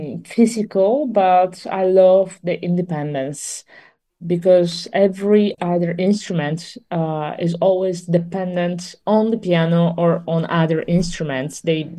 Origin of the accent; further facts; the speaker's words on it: Italy; English is a second language; in Milan has been absolutely magical. I think it's a magic place, but especially for an Italian, this is something very meaningful.